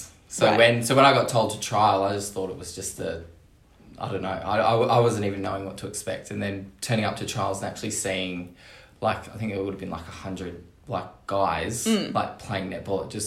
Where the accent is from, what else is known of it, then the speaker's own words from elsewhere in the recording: New South Wales, Australia; a lot of the girls I went to school with growing up on the Central Coast, netball was... if you're a girl, you played netball.